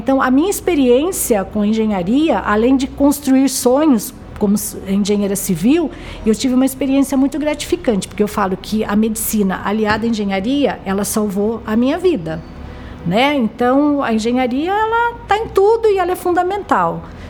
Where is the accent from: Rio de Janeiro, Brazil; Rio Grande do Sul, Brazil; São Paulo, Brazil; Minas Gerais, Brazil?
São Paulo, Brazil; Rio Claro; Na época, eu fui a quinta engenheira de Rio Claro, que é a minha cidade natal.